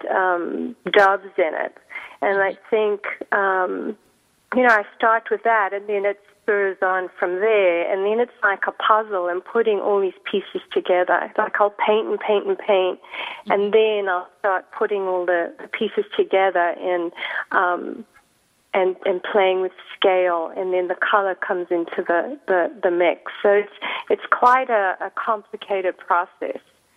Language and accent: English; Zimbabwe; I did. I grew up in Zimbabwe, now Zimbabwe.